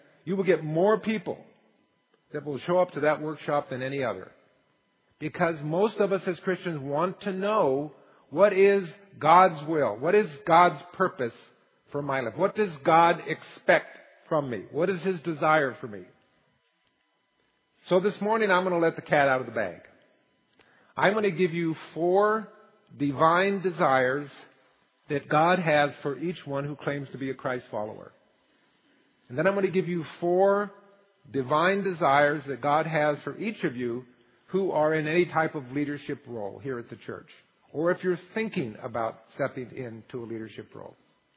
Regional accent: Palm Springs, California, United States; also born or lived in Seattle, United States; now in Orange County, United States; I grew up in Palm Springs, where we did a lot of sweating, especially in the summertime. And so I told people that when I left Palm Springs to move to Seattle

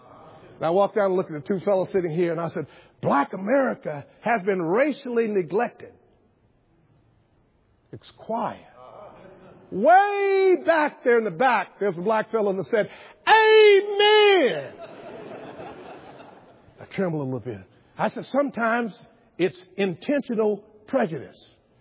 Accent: Virginia, United States; We're from Northern Virginia. We are cultured black folks.

